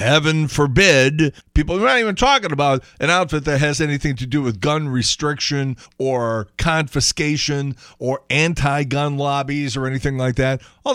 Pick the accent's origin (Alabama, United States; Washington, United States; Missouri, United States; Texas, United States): Missouri, United States; St. Louis; You go on vacation. Where are you from? St. Louis. People are, oh, God, St. Louis.